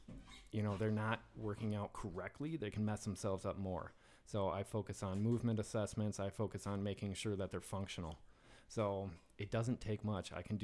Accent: Amory, Wisconsin, United States; I mean, my hometown, and I love it because, you know, hometown roots, but about the most fitness I ever saw was 12-ounce curls.

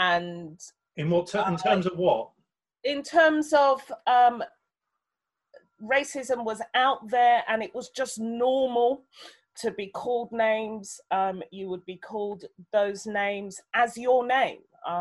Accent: London, United Kingdom; also born or lived in Germany; I grew up in Southeast London. I was born in Germany. My parents were in the military. I was born out there. Came here when I was three. My father's American. My mother's Nigerian. So I'm black.

